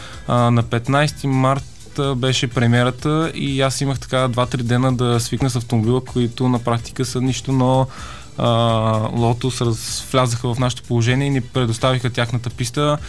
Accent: Varna, Varna Province, Bulgaria; Ние сме от Варна, както се забелязва и по акцента.

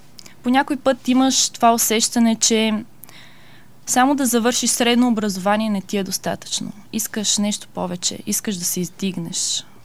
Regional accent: Mokresh, Montana Province, Bulgaria; also born or lived in Lom; родена съм в Лом, но съм живяла в Мокреш. Там завърших основното си образование.

